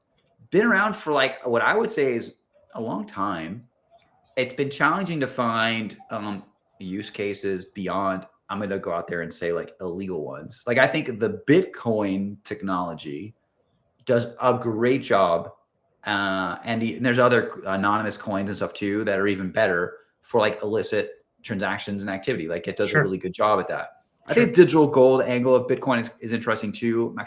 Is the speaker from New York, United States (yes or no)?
yes; New York City, New York, United States; moved away; also born or lived in California; I just like I grew up in New York City, right? And like we didn't have a car growing up, and so I was like, I never learned. And then moved to California, and then I was driving.